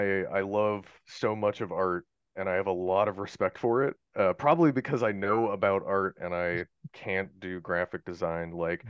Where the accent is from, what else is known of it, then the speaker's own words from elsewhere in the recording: Portland, Oregon, United States; I grew up in Portland. I have friends in Seattle and Portland.